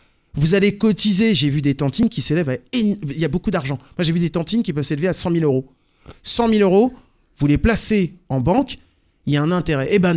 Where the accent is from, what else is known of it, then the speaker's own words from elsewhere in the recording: France; Parce que je venais de France.